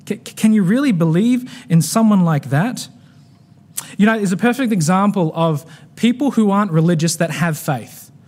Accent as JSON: {"language": "English", "region": "Queensland", "country": "Australia", "said": "I'm a Queenslander, see?"}